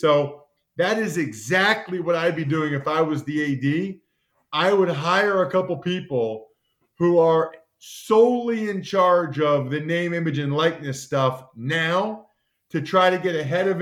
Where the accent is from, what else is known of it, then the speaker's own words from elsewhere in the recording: Reading, Pennsylvania, United States; a car dealership in my hometown of Reading, Pennsylvania